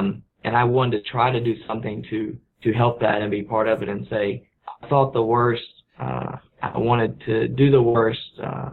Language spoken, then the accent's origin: English; the South, United States; growing up, I grew up in the South, and the school I went to, there weren't many kids with special needs, and there were a few, but it was a small town